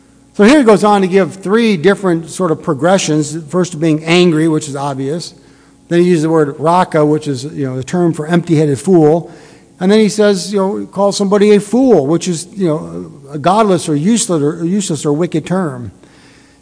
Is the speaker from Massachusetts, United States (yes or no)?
no; Detroit, Michigan, United States; This is still when I was growing up in the Detroit area.